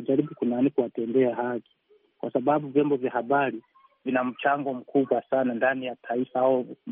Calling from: Kigoma, Tanzania; nimetokea Mwema Nivu, Kigoma, Tanzania.

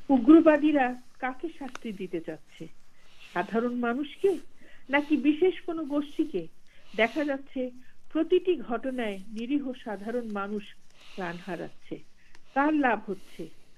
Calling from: Dhaka, Dhaka Division, Bangladesh; আমি ঢাকার

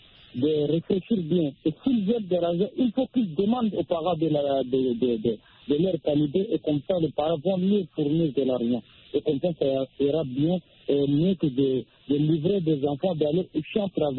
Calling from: Central African Republic; Bonsoir, moi je suis de la Centrafrique.

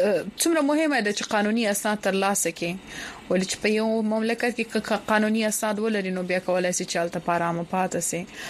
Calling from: Khyber Pakhtunkhwa, Pakistan; زه د جنوبي وزیرستان نه یم او

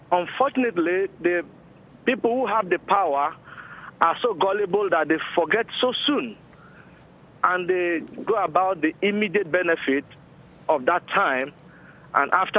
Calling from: London, United Kingdom; I'm actually calling from London, United Kingdom.

